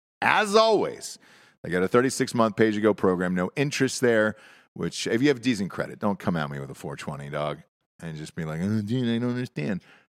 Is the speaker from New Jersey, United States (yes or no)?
no; Atlanta, Georgia, United States; I'm from Atlanta.